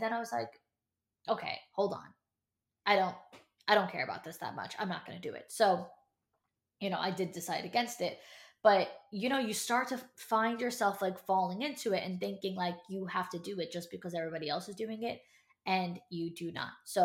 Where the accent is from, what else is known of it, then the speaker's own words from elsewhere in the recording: New York, United States; For us, listen, I'm from New York, but I'm a New Jersey bride. I'm getting married in New Jersey.